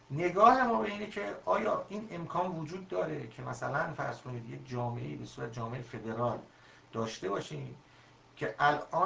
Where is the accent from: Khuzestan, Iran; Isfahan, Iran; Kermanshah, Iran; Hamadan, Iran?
Khuzestan, Iran; Khorramshahr; در واقع توی شناسنامه ایران نوشتم و خودم ترک هستم، توی خرمشهر بزرگ شدم